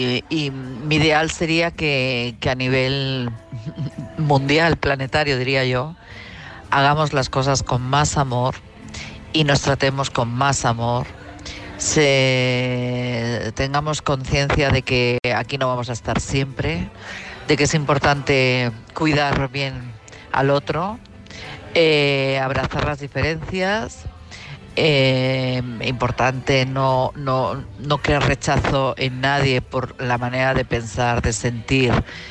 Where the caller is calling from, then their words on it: Madrid, Community of Madrid, Spain; de Madrid.